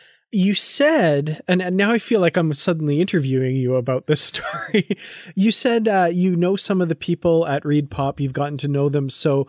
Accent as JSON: {"language": "English", "country": "Canada", "said": "I'm from Canada and I've never been to Montreal."}